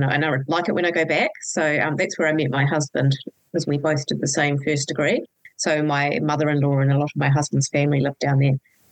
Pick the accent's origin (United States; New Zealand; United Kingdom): New Zealand; Wellington; So I grew up in Wellington